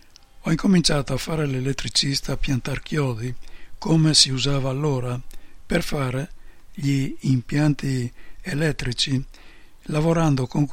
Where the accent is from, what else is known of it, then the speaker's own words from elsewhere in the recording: Lombardy, Italy; Io vengo dall'Oltrepò Pavese, dove c'è ancora un po' di legame con l'Emilia. No, e quando io ero bambino